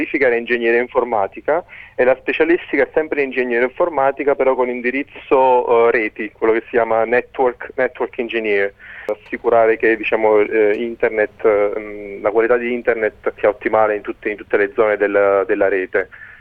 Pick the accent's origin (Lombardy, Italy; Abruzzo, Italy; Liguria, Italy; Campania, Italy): Campania, Italy; Naples; moved away as an adult; Sono nato e cresciuto a Napoli. Lì ho iniziato l'università, ingegneria informatica alla Federico II a Napoli.